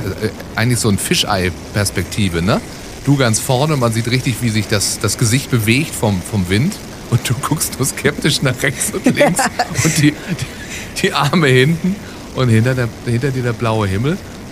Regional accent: Baden-Württemberg, Germany; im Schwarzwald, in meiner alten Heimat, gibt es auch eine Sommerrodelbahn.

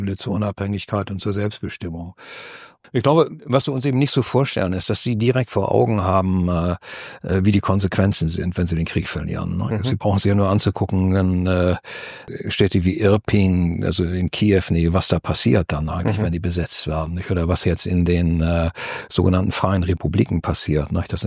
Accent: Kiel, Schleswig-Holstein, Germany; born there; Ich bin gebürtiger Kieler eigentlich.

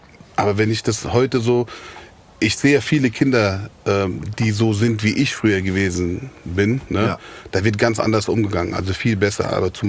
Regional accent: Frankfurt, Hesse, Germany; Also eigentlich bin ich gebürtiger Sachsenhausener. Ich habe meine Kindheit in Sachsenhausen verbracht.

